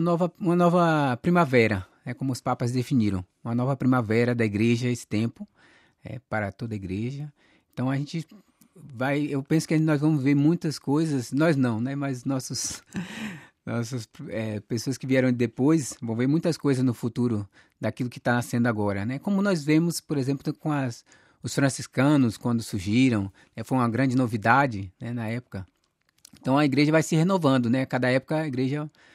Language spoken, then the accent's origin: Portuguese; Bahia, Brazil; moved away as an adult; also born or lived in São Paulo / Palmas; now in Belém, Brazil; Então, minha criação é da Bahia, embora eu nasci em São Paulo, mas me criei no estado da Bahia. Depois fui entrar na comunidade, fui morar em Palmas, Tocantins, durante 10 anos e agora estou em Belém, Pará.